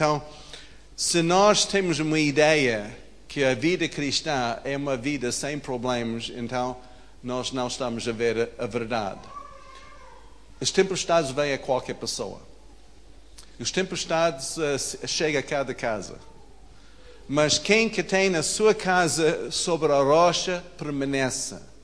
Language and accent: Portuguese; Alaska, United States; Portuguese is a second language; Em Alasca, na minha terra, nós temos debaixo do sol gelo.